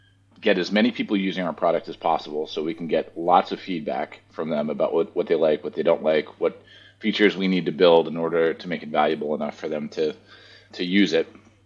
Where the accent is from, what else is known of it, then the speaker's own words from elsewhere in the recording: East Coast, United States; I grew up on the East Coast. I went to school on the East Coast in North Carolina.